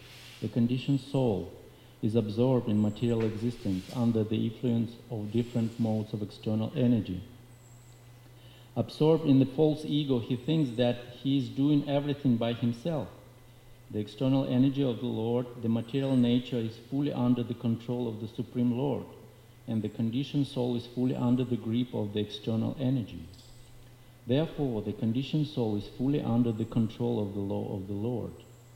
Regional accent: Russia; accent: Russian; English is a second language; So at first I thought maybe nobody understand my thick Russian accent with the Sanskrit.

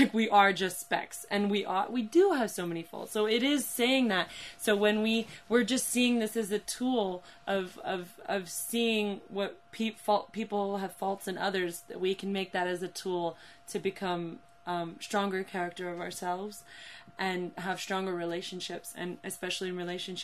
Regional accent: New Vrindavan, West Virginia, United States; being a Gurukuli, I grew up in New Vrindavan

